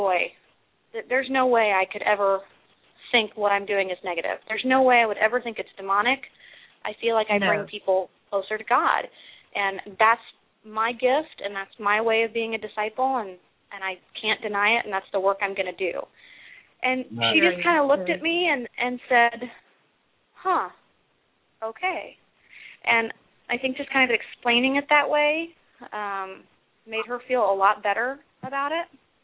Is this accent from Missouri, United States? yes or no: yes; Kansas City, Missouri, United States; now in Minnesota, United States; And, well, I grew up in Kansas City, Missouri, and I moved to Minnesota about 3.5 years ago.